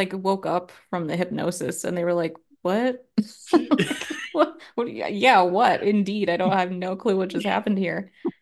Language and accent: English; New England, United States; Yeah, I have never done that despite growing up in New England, but I always wanted to snowboard, just never got around to it.